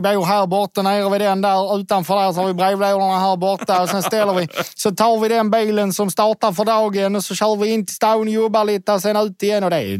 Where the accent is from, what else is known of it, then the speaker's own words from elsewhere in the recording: Helsingborg, Skåne, Sweden; Jag är från Helsingborg.